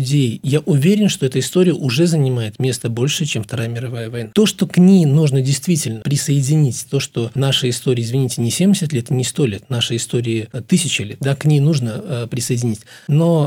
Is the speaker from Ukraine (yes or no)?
no; Belarus; Я уверен, что белорусы повзрослели, и я уверен, что мы как общество способны коллективно